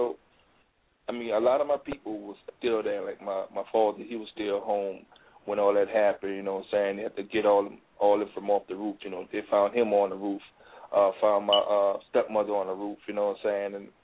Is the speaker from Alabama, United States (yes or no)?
no; New Orleans, Louisiana, United States; I'm a big legend in my hometown of New Orleans, Louisiana.